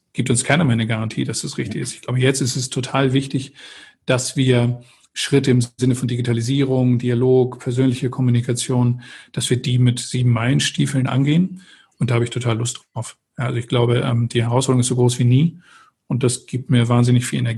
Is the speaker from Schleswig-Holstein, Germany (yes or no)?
yes; Eckernförde, Schleswig-Holstein, Germany; also born or lived in Stade; now in Hamburg, Germany; Ja, also Sie haben es gesagt, Stade geboren und dann bin ich in Eckernförde groß geworden. So, und das Nordische hat mir total geholfen, um hier anzukommen.